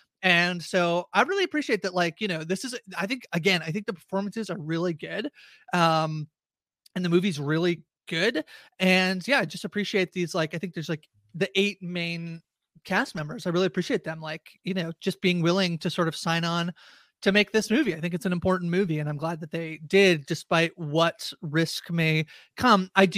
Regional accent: Canada; I'm Canadian.

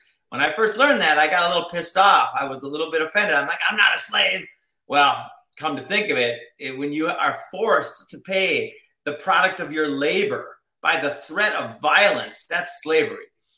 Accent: Minnesota, United States; So I grew up in Minnesota.

